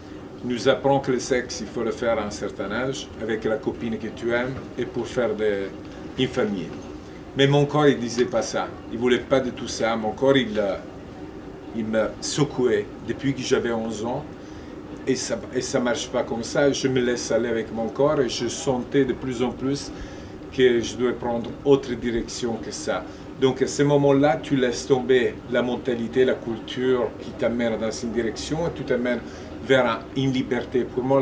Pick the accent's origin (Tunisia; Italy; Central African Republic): Italy; Je me suis dit, les Italiens vont jamais comprendre mon métier, déjà parce que je suis italien.